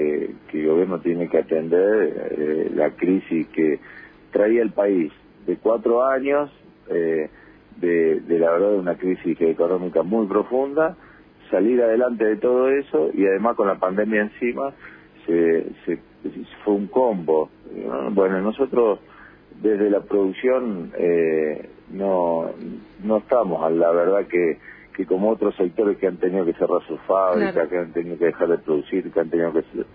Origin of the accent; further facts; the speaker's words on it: Argentina; esa es la otra pata de la que todos como ciudadanos argentinos necesitamos saber la verdad